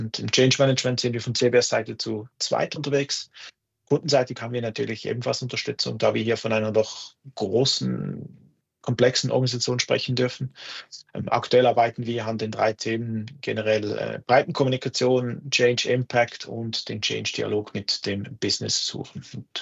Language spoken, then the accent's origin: German; Zurich, Switzerland; wie man wahrscheinlich hört, ich bin aus der Schweiz, bin in Zürich zu Hause